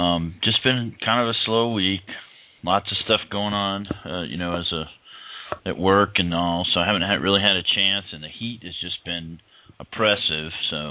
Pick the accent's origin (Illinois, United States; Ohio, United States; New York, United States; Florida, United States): Florida, United States; Miami; also born or lived in Hialeah; And I grew up in Miami and Hialeah.